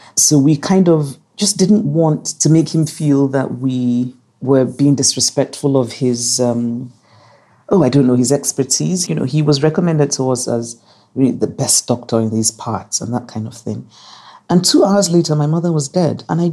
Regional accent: Anambra, Nigeria; She was on the basic education board of my home state, Anambra, and she loved her job.

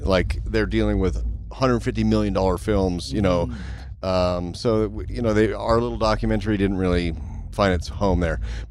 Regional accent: Canada; Especially because I'm Canadian, so I think they give us a little extra love

